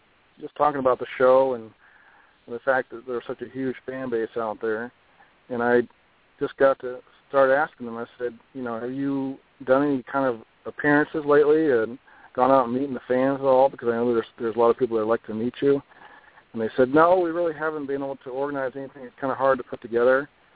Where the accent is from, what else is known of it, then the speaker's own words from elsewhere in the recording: California, United States; But when I was a kid, I grew up in California and ended up going to summer camp.